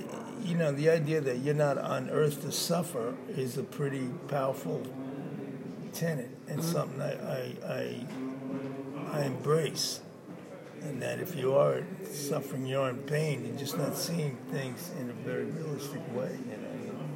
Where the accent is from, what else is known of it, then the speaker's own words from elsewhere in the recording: Bronx, New York, United States; It was like, you know, growing up in the Bronx in New York, and as a young boy, it was like hardcore